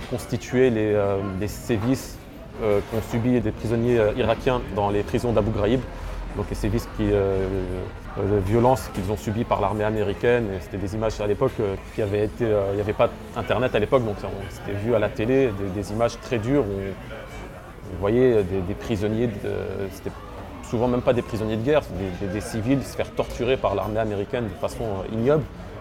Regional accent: Lebanon; Je suis libanais, mais je suis aussi français, je suis aussi banlieusard, je suis artiste.

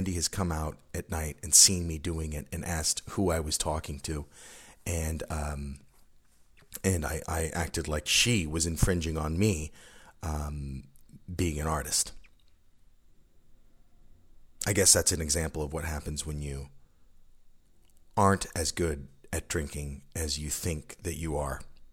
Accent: California, United States; we were just talking and we're both from California

